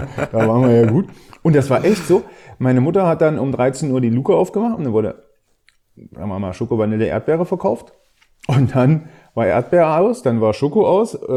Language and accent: German; East Germany, Germany